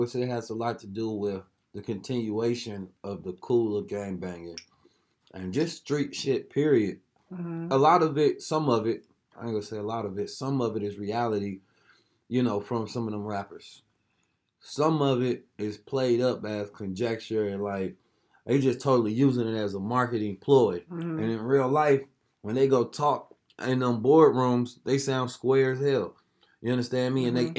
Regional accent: Oakland, California, United States; nah, I'm from Oakland. It ain't, you know, what color is I'm from Oakland.

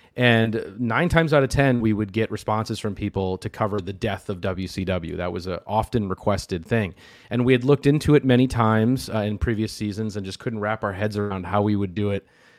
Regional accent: Minneapolis, Minnesota, United States; I grew up in Minneapolis. Nitro came through a lot, and I went to all the Nitros that came through.

